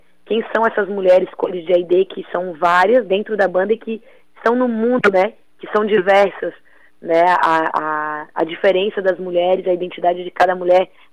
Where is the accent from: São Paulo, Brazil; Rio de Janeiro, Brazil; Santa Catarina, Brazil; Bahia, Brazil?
Santa Catarina, Brazil; Não, eu sou manezinha.